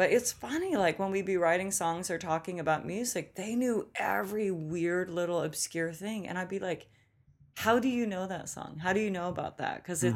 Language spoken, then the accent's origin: English; Olympia, Washington, United States; I didn't have really growing up in Olympia. I mean, I grew up in an all-female household.